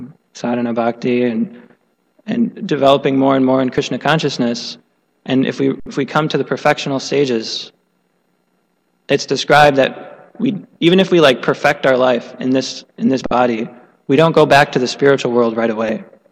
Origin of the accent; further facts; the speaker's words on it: Illinois, United States; born there; I was born in here in Illinois